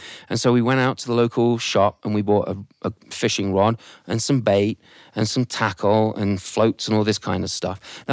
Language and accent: English; England, United Kingdom; moved away as an adult; now in United States; I'm English. You've probably figured that out. And my wife is American. And we met in the UK, and she convinced me to come over here.